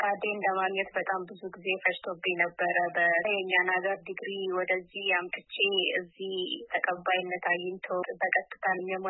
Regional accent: Ambo, Oromia, Ethiopia; also born or lived in Ginde Beret, West Shewa; የተወለድኩት በምዕራብ ሸዋ ዞን ግንደበረት ወረዳ ውስጥ ነው። ያደግኩት ደግሞ አምቦ ከተማ ነው። ሀይ ስኩልም አንደኛ ደረጃ ትምህርትም የጨረስኩት እዛው ነው።

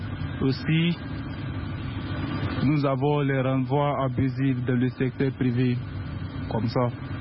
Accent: Côte d’Ivoire; Il faut reconnaître que chez nous, en Côte d'Ivoire, nos autorités font beaucoup

